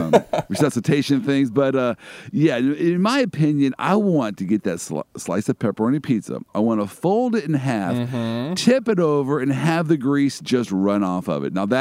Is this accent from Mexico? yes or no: no; Midwest, United States; I am from the Midwest, so just paint a quick picture for me on how...